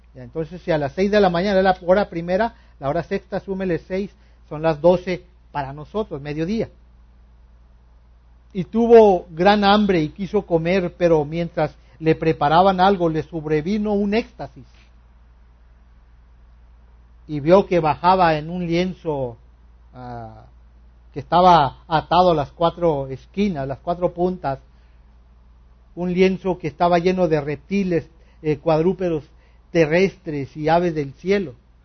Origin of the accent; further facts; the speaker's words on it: Mexico; nosotros como buenos mexicanos comemos de todo